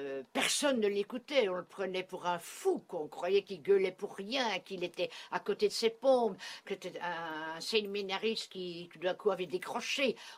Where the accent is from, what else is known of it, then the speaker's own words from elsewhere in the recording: Belgium; surréaliste puisque je viens de Belgique.